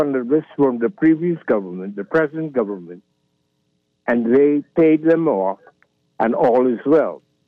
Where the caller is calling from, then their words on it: Nassau, New Providence, Bahamas; No, I am calling from Nassau.